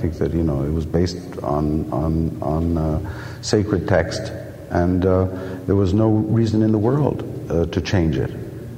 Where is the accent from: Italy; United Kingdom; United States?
Italy; I was brought up in Italy where there's no big problem about any of this, you know.